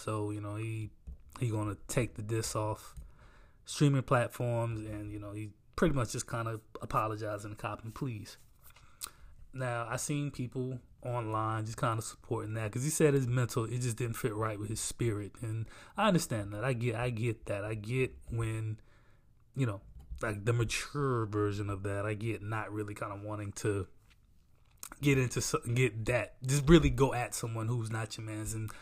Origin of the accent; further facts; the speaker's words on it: South Carolina, United States; like, I mean, I'm from South Carolina, so I'm gonna say that's that North Carolina shit.